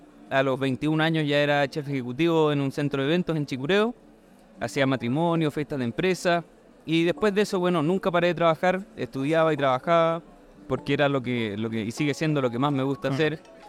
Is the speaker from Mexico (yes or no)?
no; south, Chile; endémicos del sur de Chile. Entonces fue muy bonito, fue muy bonito haber podido llevar esa parte de mi tierra, ¿cachai?, a este lugar.